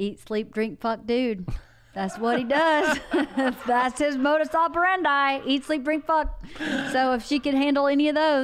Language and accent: English; Georgia, United States; Yeah, I know. I'm from Georgia.